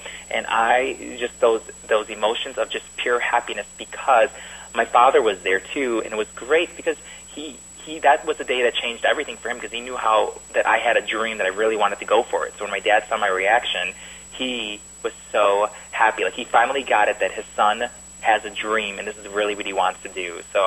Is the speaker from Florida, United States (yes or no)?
no; Chicago, Illinois, United States; now in Los Angeles, United States; growing up in Chicago, that's where the Oprah Winfrey Show was taped, and I would go to the taping twice a year because that's the max you can go to the taping. So I just, and then, you know, moving to L.A.